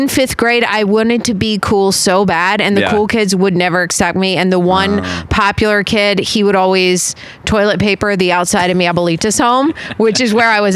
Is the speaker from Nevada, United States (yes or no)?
yes; Las Vegas, Nevada, United States; Vegas, which is a melting pot.